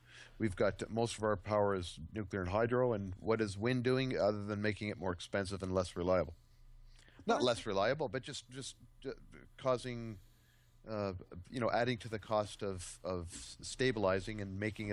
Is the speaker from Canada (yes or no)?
yes; Ontario, Canada; People in downtown, you know, I'm from Ontario.